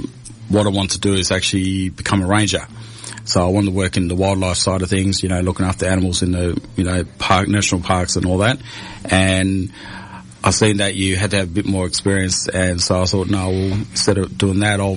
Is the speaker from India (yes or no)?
no; New South Wales, Australia; born there; now in Perth, Australia; I was born in New South Wales, and the reason for that was my dad was in the RAF, and he just moved around from place to place, and then he moved over to Perth here